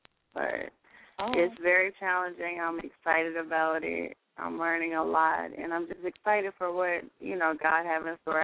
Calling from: Tampa, Florida, United States; I'm calling from Tampa, Florida.

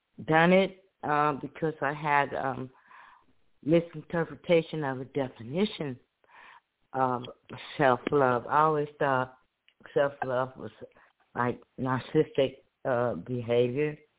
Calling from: Chicago, Illinois, United States; I'm calling from Chicago

